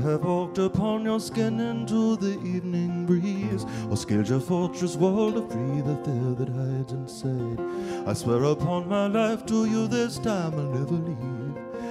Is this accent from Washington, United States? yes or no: no; St. Augustine, Florida, United States; I'm from St. Augustine, as Pat has said.